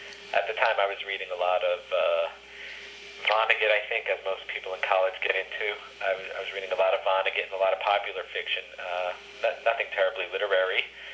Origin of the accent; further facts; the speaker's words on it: New York City, New York, United States; I come from New York City. We're sort of raised not to bother someone.